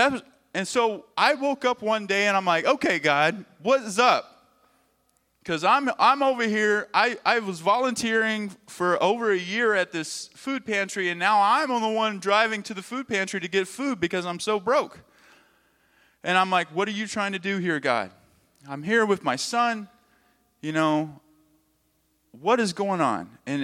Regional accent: Arkansas, United States; moved away; I had intentions on leaving Minnesota and going back to my home state of Arkansas.

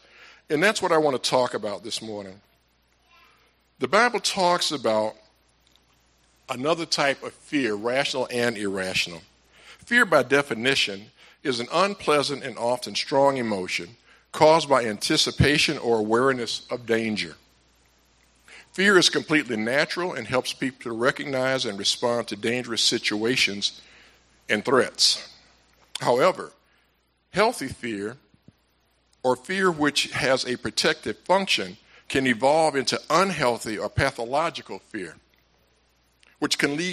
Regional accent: Atlanta, Georgia, United States; I grew up in Atlanta, Georgia, without a father in the house.

